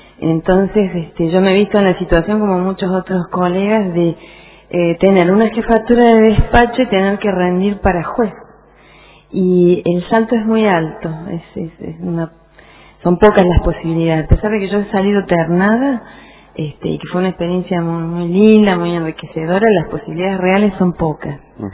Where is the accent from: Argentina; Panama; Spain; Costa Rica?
Argentina; Córdoba; now in Pico Truncado, Argentina; Yo soy oriunda de Córdoba Capital. Viajé, me instalé en Pico Truncado